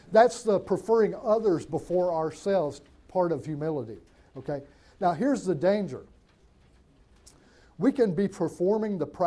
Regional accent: Alabama, United States; And I grew up in Northwest Alabama. We have hills there, but we don't have a lot of mountains, okay?

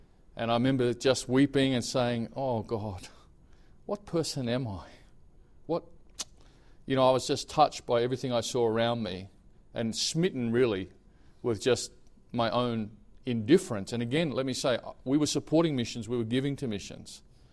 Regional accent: Australia; I was pastoring in Brisbane, Australia. I'm Australian, if you haven't worked that out. And I was pastoring there for 13 years.

